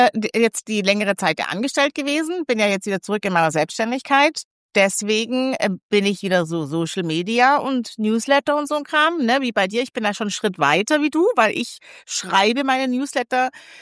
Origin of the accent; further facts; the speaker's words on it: Baden-Württemberg, Germany; Entschuldige mal, ich bin Schwabe.